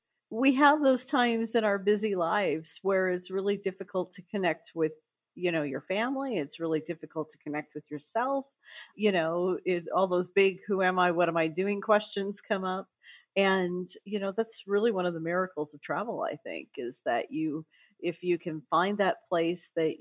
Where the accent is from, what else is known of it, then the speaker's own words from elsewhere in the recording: Iowa, United States; Yeah, my hometown is in Iowa, and I, you know, go back about once a year, but never in the winter.